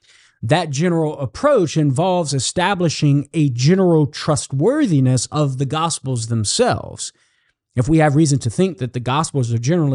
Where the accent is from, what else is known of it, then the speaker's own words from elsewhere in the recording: Louisiana, United States; accent: Southern Louisiana; change my Southern Louisiana expressions to standard English, because such expressions identify me as a Southerner, and particularly a Cajun from Southern Louisiana.